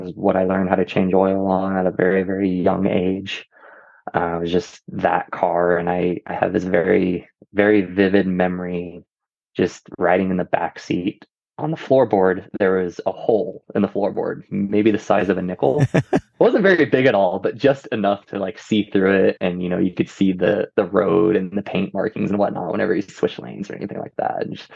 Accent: Medford, Oregon, United States; born there; I was born down in Medford, Oregon, down in Southern Oregon. So okay. the Rogue Valley. I was actually born in Rogue Valley Medical Center.

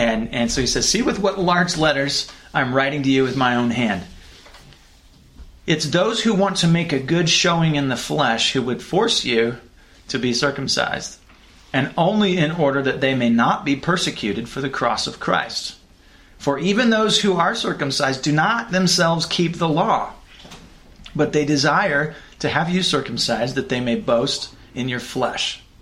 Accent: Missoula, Montana, United States; I'm from Missoula, Montana. It's sort of like a hippie town.

